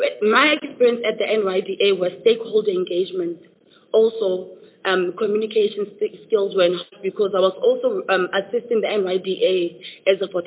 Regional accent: Mamelodi, Gauteng, South Africa; I was born and bred in Mamelodi, a township in the east of Pretoria in Gauteng.

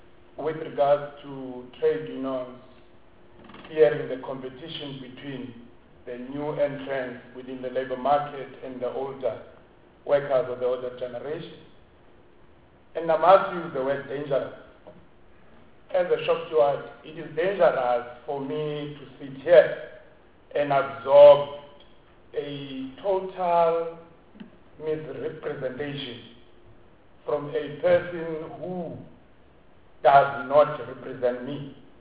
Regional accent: Namibia; I'm from Namibia.

